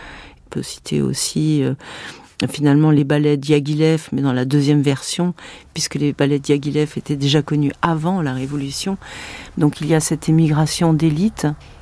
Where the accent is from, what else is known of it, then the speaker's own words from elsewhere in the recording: Paris, Île-de-France, France; born there; je suis née à Paris, que mon père est né à Paris, de parents réfugiés, après la guerre civile et la révolution russe.